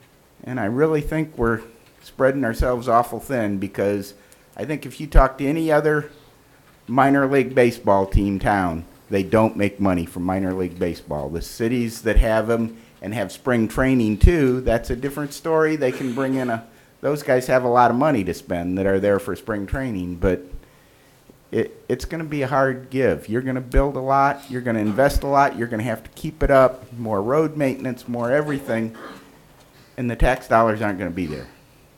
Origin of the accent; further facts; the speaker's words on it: Florida, United States; I grew up in Sarasota County. We had spring training.